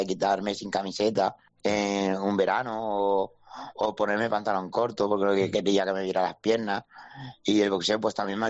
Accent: Andalusia, Spain; Mi pueblo está de Córdoba capital, donde yo iba a entrenar a a unos 40 minutos en coche

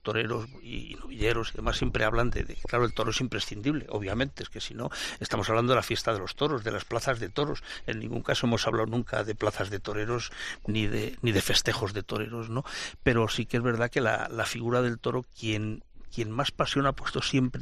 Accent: El Espinar, Castile and León, Spain; O sea, estar en mi pueblo, en el Espinar y en el bar, tomando el café de después de comer.

